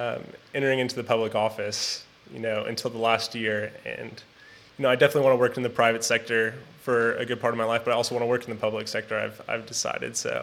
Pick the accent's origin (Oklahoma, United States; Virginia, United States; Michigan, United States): Oklahoma, United States; Tulsa; I'm from Tulsa, Oklahoma. I go to the University of Tulsa, and I'm interning in State Treasurer Ken Miller's office this summer.